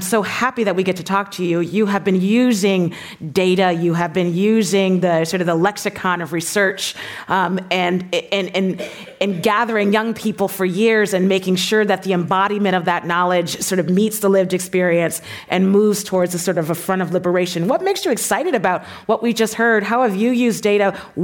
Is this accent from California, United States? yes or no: yes; San Francisco, California, United States; I grew up here in San Francisco, she's a Black Catholic